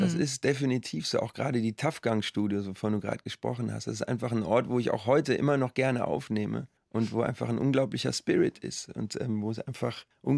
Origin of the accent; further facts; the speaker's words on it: Cologne, North Rhine-Westphalia, Germany; Aber Köln ist definitiv meine Heimat. Wenn ich über die Severinsbrücke komme, dann atme ich tief durch und denke, jetzt bin ich zu Hause.